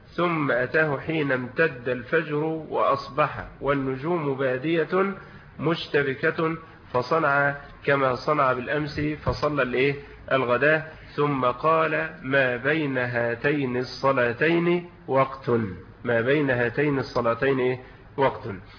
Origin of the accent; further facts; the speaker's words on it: Egypt; طبعا احنا عندنا في مصر مهما يعني الشمس تزيد فالامر ايه؟ محتمل واعتاده الايه؟ الناس. وبيبقى الصيف عندنا ربيع بالنسبة لايه؟ لدول اخرى تتعدى وتتخطى فيها درجات الحرارة 47 و48